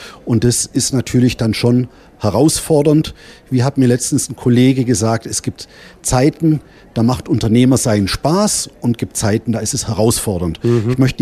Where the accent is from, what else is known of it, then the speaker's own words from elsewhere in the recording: Senden, Germany; also wir kommen ja beide aus Senden